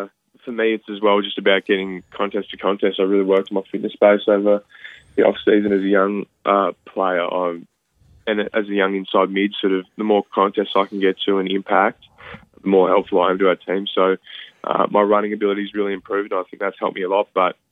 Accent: Canberra, Australian Capital Territory, Australia; we are hoping to get another game in Canberra soon, and we'd love to play in our second home and my hometown.

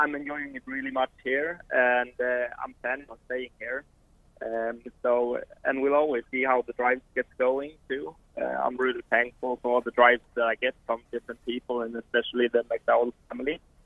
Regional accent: Sweden; English is a second language; now in Australia; I'm originally from Sweden, so I'm always used to the trotters.

